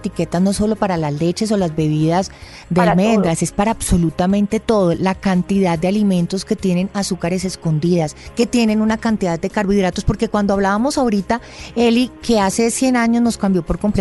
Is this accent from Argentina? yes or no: no; Colombia; nosotros como colombianos, como autóctonos de estas tierras, nuestros antepasados estaban acostumbrados a comer maíz